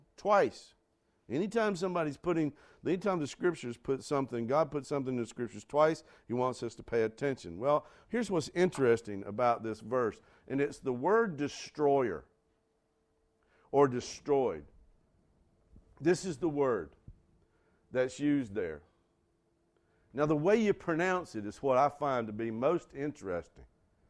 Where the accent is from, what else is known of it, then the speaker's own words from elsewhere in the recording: Mooresville, North Carolina, United States; Glenn was part of our community where I grew up in Mooresville, North Carolina, just outside, actually, of Mooresville, North Carolina.